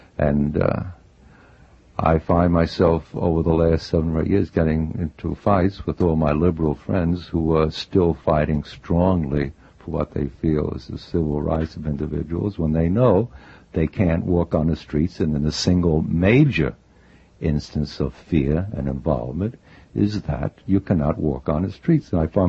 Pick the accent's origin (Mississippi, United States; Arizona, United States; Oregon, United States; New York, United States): New York, United States; I grew up in New York City.